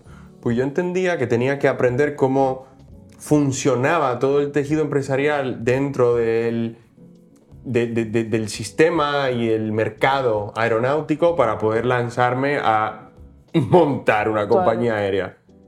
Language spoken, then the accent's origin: Spanish; Dominican Republic; now in Spain; yo me fui de Dominicana porque quería algo diferente.